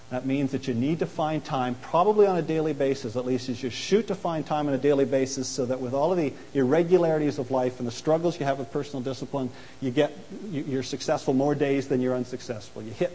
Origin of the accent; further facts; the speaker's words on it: London, United Kingdom; and I'm a Londoner